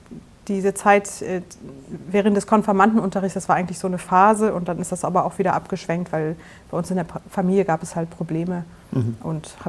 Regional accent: Namibia; Ich bin in Namibia auf einer Farm aufgewachsen.

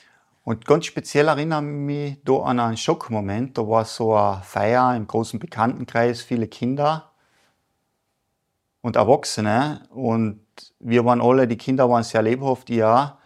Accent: Carinthia, Austria; Ja, ich komme von Kärnten, das ist ganz im Süden von Österreich.

